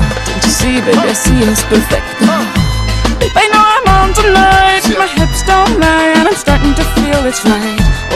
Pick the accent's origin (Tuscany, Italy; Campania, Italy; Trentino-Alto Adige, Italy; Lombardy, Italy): Trentino-Alto Adige, Italy; Trento; perché per forza di cose, io essendo trentina